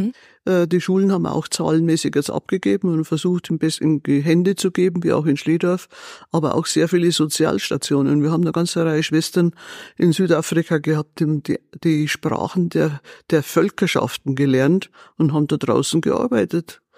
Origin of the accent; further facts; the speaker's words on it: Amerang, Bavaria, Germany; Nicht direkt, also 30 Kilometer nördlich von Chiemsee.